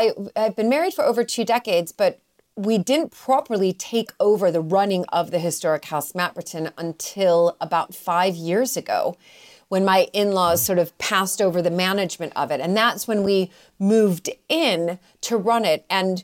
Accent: Chicago, Illinois, United States; moved away as an adult; now in United Kingdom; you can tell from my accent. I, like you, Dan, I am American. I'm from Chicago. And my life really took a different turn when I moved over here and met my husband.

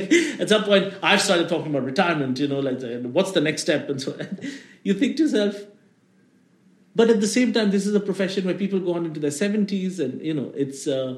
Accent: India; And I know, as an Indian person, I should be.

